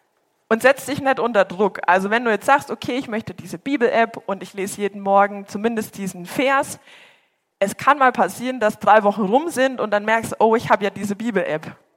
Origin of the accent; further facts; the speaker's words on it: Bavaria, Germany; Ich komme aus Bayern und es ist echt immer eine Strecke, die ich da hinfahren muss